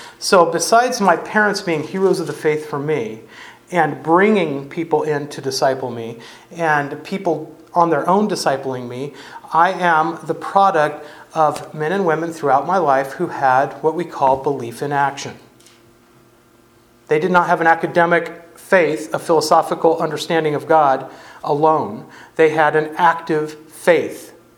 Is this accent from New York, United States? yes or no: no; California, United States; Often I get homesick as I think about where I grew up in California